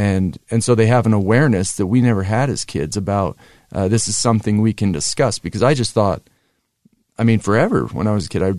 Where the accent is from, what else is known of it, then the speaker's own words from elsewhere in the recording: Centerville, Utah, United States; So I grew up in Centerville, so just north of Bountiful, up on the mountain.